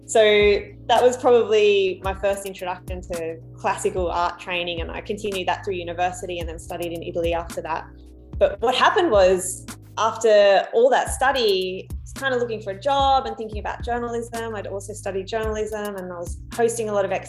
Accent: Australia; I'm an Australian illustrator.

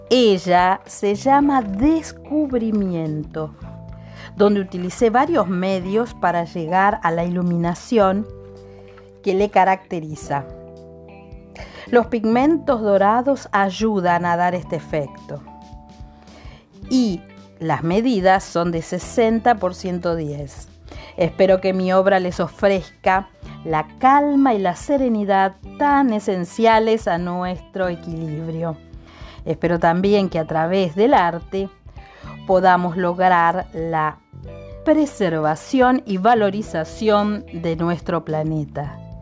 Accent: France; Spanish is a second language; soy francés y soy agente artístico, escultor y pintor.

